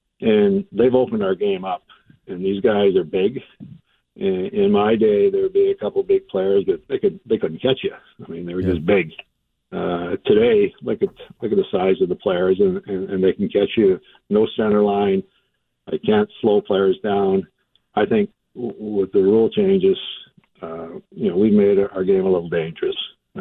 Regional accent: Parry Sound, Ontario, Canada; also born or lived in Boston; growing up in Perry Sound, you know, I dreamt about having a statue in front of the guard.

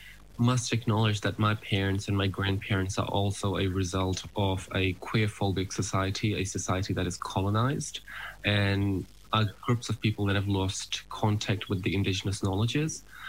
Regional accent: Fiji; So my granddad's village is Mokia in Rewa. But I grew up in Nosori. And I mean, growing up in Fiji

